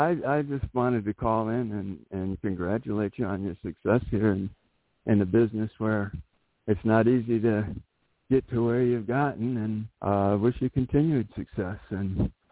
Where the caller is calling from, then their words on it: Coral, Michigan, United States; Hi, Beam. … in Coral, Michigan.